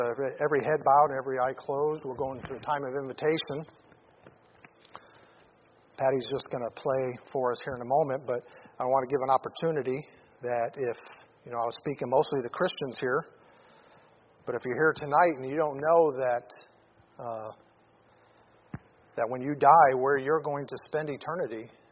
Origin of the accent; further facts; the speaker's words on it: Detroit, Michigan, United States; You know, I used to listen to music growing up in Detroit.